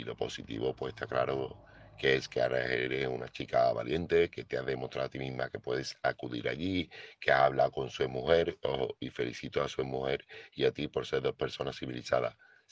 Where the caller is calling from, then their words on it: Seville, Andalusia, Spain; corresponsal de Sevilla